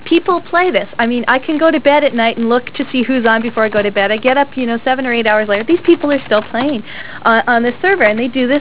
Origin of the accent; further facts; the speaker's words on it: Canada; because, of course, I'm Canadian and I like to have a Canadian influence